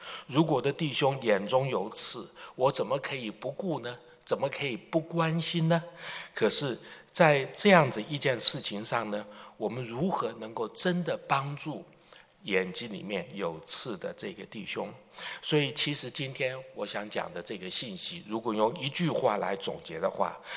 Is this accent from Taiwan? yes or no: yes; Taiwan; 我记得小的时候我们在台湾长大，那时候买的米呢常常并不是非常的干净